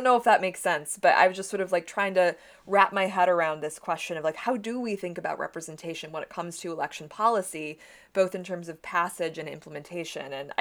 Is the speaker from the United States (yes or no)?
yes; Michigan, United States; especially I'm from Michigan, so I was very pleased. I currently live in Connecticut